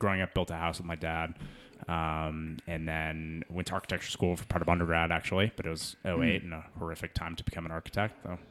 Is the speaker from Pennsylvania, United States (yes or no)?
no; Colorado, United States; I love mountain biking. I grew up here in Colorado. This is home.